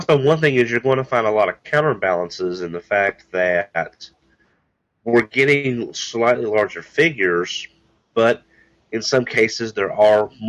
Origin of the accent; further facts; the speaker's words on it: Lexington, United States; But I'm from the Lexington area, so I'm slightly biased on my barbecue.